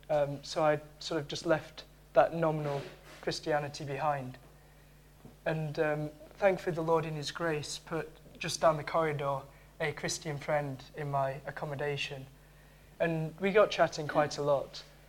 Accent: Bolton, North West England, United Kingdom; I'm from Bolton.

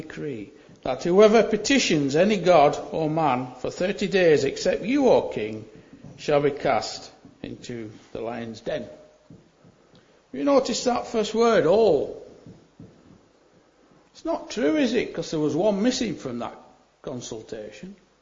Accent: Burnley, North West England, United Kingdom; I come from Burnley, sometimes I pronounce things a bit funny, especially me H's.

